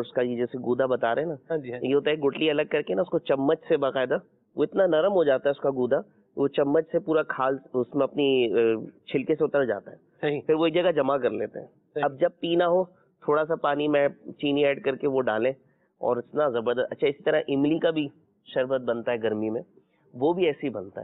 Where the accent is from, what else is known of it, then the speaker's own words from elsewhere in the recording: Hyderabad, Sindh, Pakistan; میرا تعلق حیدرآباد سے ہے نا, تو حیدرآباد میں لو چلتی ہے.